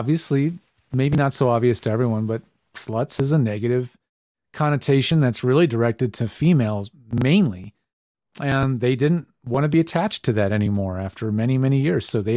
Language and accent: English; Pennsylvania, United States; They're made one by one, by hand, 10 minutes from where I grew up in Pennsylvania.